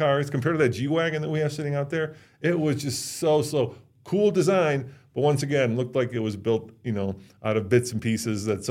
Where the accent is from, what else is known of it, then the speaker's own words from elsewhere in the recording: Illinois, United States; I grew up in the Chicagoland and I lived next door to Hinsdale, which is one of the more expensive suburbs.